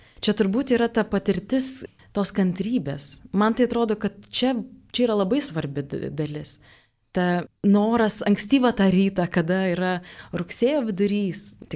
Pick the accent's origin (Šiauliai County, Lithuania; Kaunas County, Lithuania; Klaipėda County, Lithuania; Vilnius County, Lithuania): Kaunas County, Lithuania; Kaunas; Aš tada buvau 13 metų ir kadangi aš kaunietė